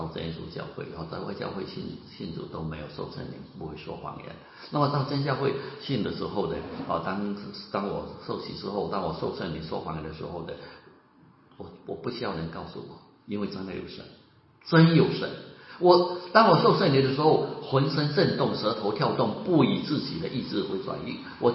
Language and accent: Chinese; China; 就我们中国人我们中国春节到的时候呢都会写对联